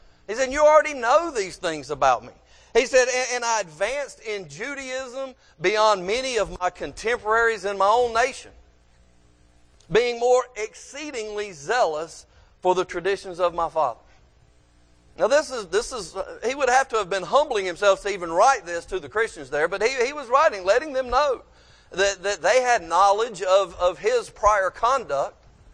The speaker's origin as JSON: {"language": "English", "town": "Kannapolis", "region": "North Carolina", "country": "United States", "tie": "born or raised there", "said": "Johnny and I both, we grew up in Kannapolis"}